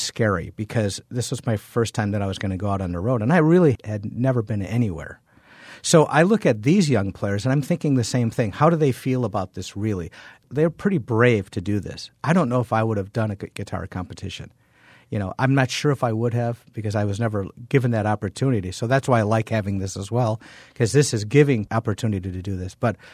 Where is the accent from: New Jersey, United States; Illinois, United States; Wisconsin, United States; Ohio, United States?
Wisconsin, United States; Milwaukee; Because, you know, I'm from Milwaukee. I'm from the south side of Milwaukee.